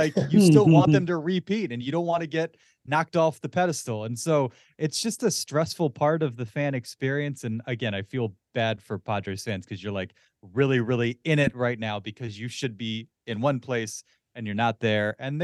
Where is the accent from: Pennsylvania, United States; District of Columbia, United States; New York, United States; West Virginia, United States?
Pennsylvania, United States; Philadelphia; I'm from Philadelphia, lifelong Sixers fan